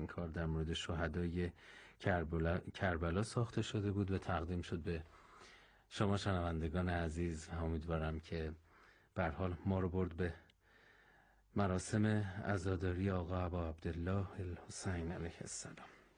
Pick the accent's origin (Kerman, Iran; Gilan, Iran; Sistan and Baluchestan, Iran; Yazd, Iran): Yazd, Iran; باز ما شما عزیزان رو در شهر خودمون یزد در استانمون پذیرا باشیم.